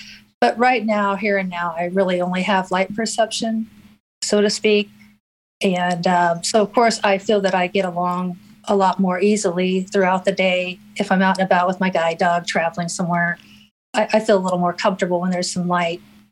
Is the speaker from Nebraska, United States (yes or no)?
yes; Nebraska, United States; I'm a native Nebraskan. I'm from Nebraska.